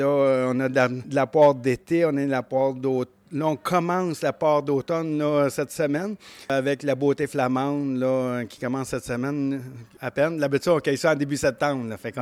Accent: Rougemont, Quebec, Canada; J'ai été élevé à Rougemont, dans les vergers à Rougemont. J'ai été élevé vraiment en pommiculture. Mon père a acheté son premier verger en 1968 à Rougemont.

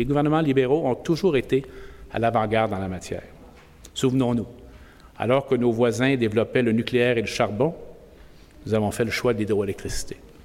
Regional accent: Quebec, Canada; Ubisoft chez moi au Saguenay-Lac-Saint-Jean.

